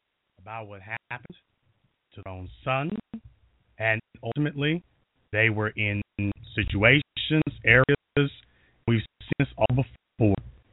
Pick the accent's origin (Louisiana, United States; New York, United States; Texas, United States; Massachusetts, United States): Louisiana, United States; I was all over Chicago. And I'm from Louisiana.